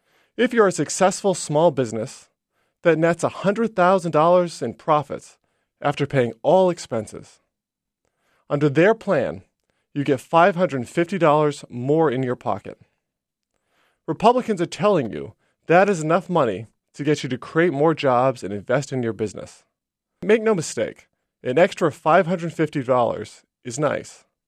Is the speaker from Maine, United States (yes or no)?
yes; Maine, United States; I was born and raised in Maine, and even though I went away to college, I came back to Maine because I can't imagine living anywhere else.